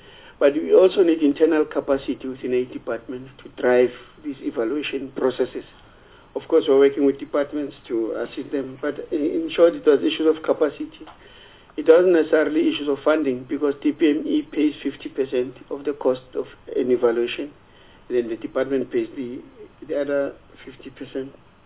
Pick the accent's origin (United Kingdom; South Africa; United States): South Africa; I'm South African.